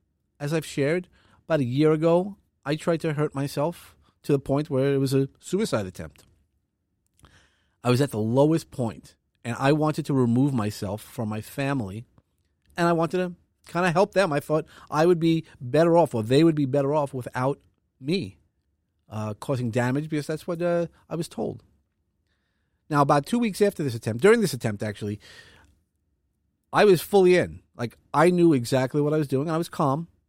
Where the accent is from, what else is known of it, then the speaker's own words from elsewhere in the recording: Brooklyn, New York, United States; I grew up in Brooklyn, as I've mentioned